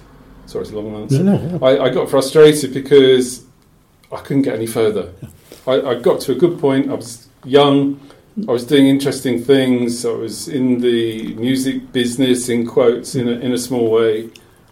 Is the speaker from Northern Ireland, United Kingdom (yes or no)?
no; Bromley, London, United Kingdom; where I grew up in Bromley, we had the Bromley contingent.